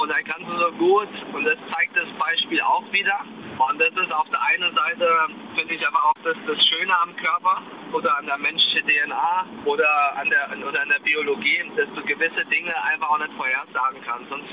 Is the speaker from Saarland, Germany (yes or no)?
yes; Saarbrücken, Saarland, Germany; Da habe ich vor allen Dingen dann auch als Saarbrücker, als Saarländer, glaube ich, dann versucht man ja doch immer die Nähe zu halten.